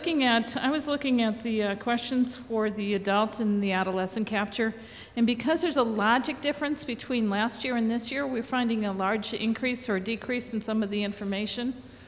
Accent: Arizona, United States; I'm from Arizona.

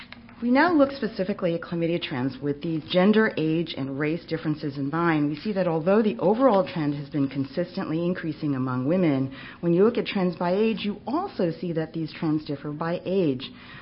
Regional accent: New York, United States; I grew up in New York, so I believe this.

